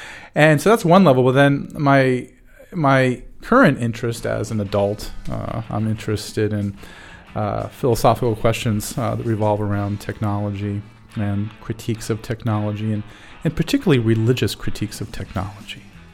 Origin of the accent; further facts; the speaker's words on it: Akron, Ohio, United States; I grew up outside of Akron, Ohio